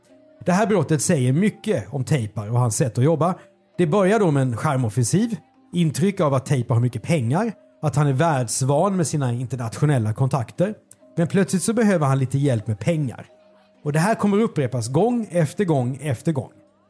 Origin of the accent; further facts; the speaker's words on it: Karlskrona, Blekinge, Sweden; born there; jag är ju född i Karlskrona